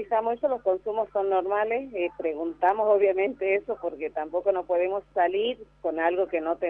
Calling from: San Pedro de Jujuy, Jujuy, Argentina; Somos vecinos de San Pedro de Jujuy, acompañados por organizaciones sociales.

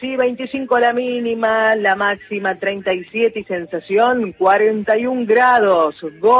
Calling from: Neuquén, Argentina; de Neuquén

